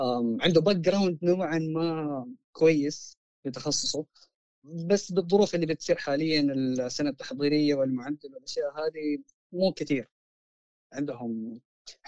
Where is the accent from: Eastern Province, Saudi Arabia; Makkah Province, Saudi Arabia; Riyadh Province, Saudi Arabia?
Makkah Province, Saudi Arabia; Jeddah; أنا أيام زمان 2011 أنا من الناس اللي كنت أقول زي بقية الجداوية اللي أنا زي السمك لو طلعت من جدة أموت، عارف اللي، ولا أنا مستحيل أعيش في مكان غير جدة.